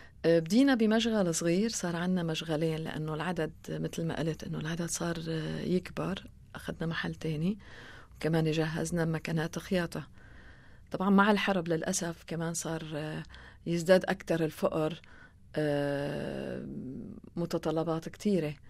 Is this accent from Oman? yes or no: no; Aleppo, Aleppo Governorate, Syria; طبعا أنا حلبية، أهلي كانوا عايشين بحلب.